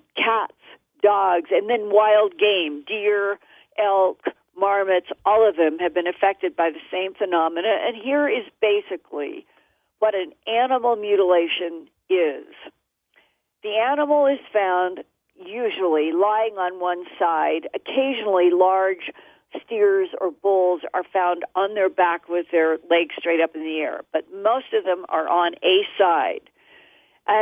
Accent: Boise, Idaho, United States; I grew up in Boise, Idaho. I graduated from Boise High School.

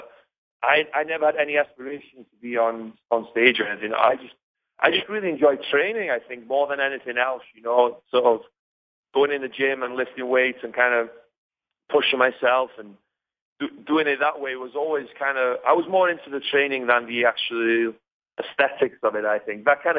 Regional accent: Wales, United Kingdom; in my area, because I'm from Wales and we speak Welsh, it was actually changed to a Welsh-speaking channel

